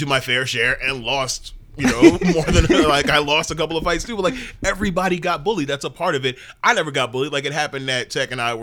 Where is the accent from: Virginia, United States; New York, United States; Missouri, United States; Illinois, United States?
New York, United States; New York City; I am originally from Rockaway, Bay Eight Hours stand up.